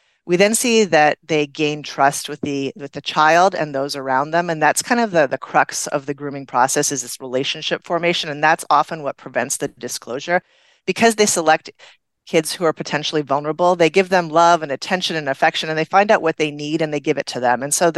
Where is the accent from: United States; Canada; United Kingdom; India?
Canada; I'm originally from Canada